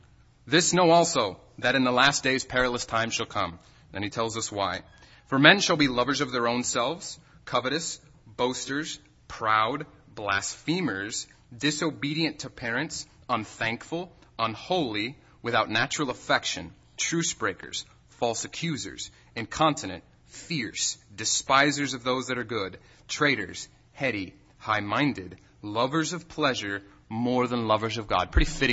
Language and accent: English; Portland, Oregon, United States; And this last summer, I was doing Bible work in Portland, back in my hometown.